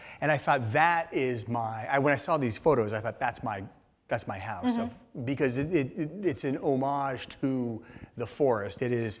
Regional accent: Seattle, Washington, United States; especially in this neighborhood that I grew up near in North Seattle called the Highlands

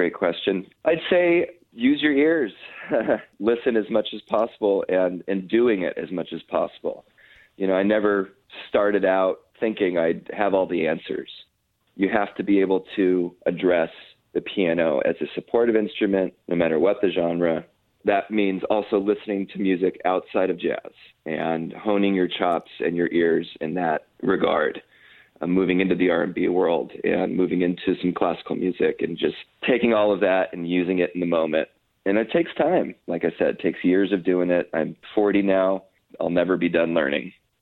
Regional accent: Los Angeles, California, United States; a little tribute to my hometown of Los Angeles, looking at the past, present, and future

